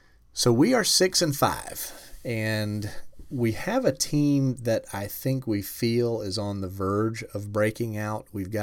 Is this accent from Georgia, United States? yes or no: yes; Atlanta, Georgia, United States; Chick-fil-A Bowl's in my hometown. In Atlanta